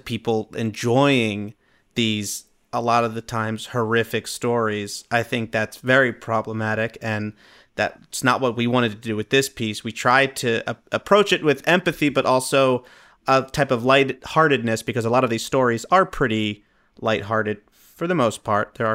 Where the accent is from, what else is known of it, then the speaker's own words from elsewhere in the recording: New Jersey, United States; I mean, I'm from New Jersey, so I get the idea of a punching bag.